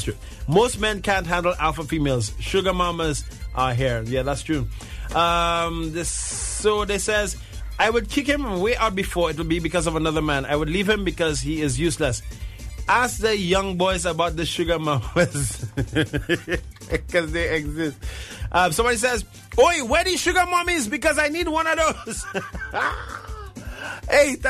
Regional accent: St. Lucia; And yes, I'm from St. Lucia.

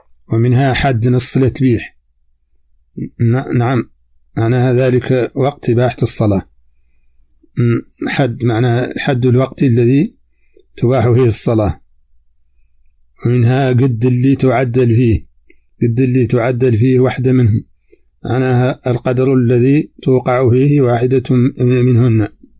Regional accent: Mauritania; accent: Hassaniya; هذه ترجمة كلمات من لهجتنا الحسانية

